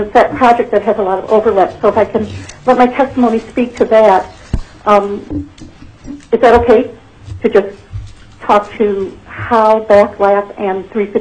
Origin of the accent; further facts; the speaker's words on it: Fairbanks, Alaska, United States; I am from Fairbanks, Alaska.